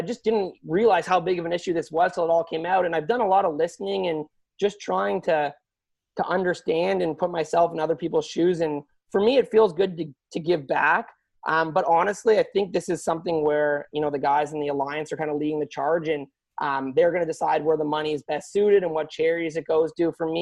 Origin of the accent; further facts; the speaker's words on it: Oakville, Ontario, Canada; also born or lived in Richmond Hill; So I grew up, I was born in Richmond Hill. My parents divorced when I was young, and then I grew up with a single mom in Oakville, Ontario.